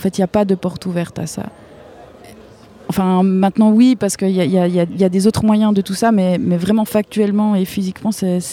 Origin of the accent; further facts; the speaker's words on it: Switzerland; Moi, j'ai grandi en Suisse